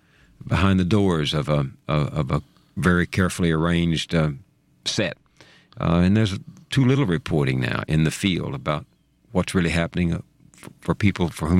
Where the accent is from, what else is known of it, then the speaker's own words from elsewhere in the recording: the South, United States; Place talked to you when you were growing up in the South, and you absorbed place so that I wanted to go where people were.